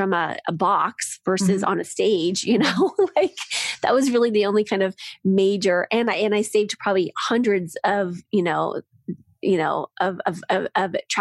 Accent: Midwest, United States; You know, I gave this silly analogy that I'm from the Midwest. And so I grew up on a farm.

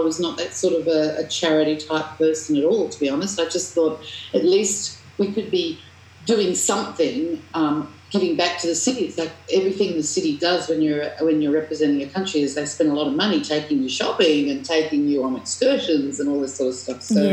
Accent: Australia; Being Australian, we tend to have quite good, strong voices, don't we?

